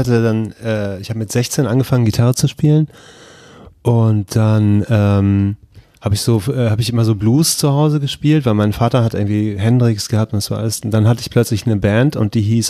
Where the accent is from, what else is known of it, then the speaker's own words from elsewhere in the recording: Dortmund, North Rhine-Westphalia, Germany; now in Hamburg, Germany; Ich komme aus Dortmund ursprünglich und dann bin ich nach Hamburg gezogen, nach St. Pauli